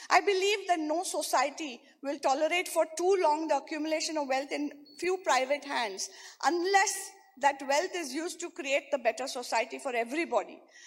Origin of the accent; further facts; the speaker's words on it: Mumbai, Maharashtra, India; even growing up in Bombay